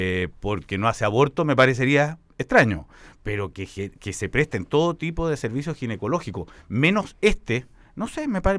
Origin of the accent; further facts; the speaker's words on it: Chile; este servicio que hemos acordado los chilenos que me debe